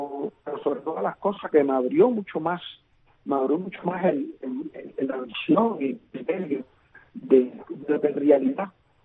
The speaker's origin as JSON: {"language": "Spanish", "country": "Cuba", "said": "Es una responsabilidad como cubano"}